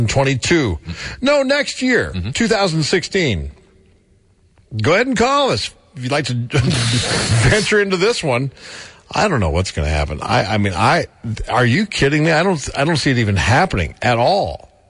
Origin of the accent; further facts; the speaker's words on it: United States; I'm American. I'm a patriot of sort.